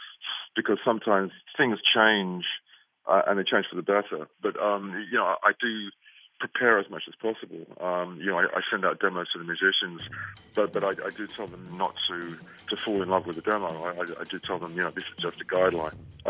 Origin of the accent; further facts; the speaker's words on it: London, United Kingdom; You know, I grew up in London.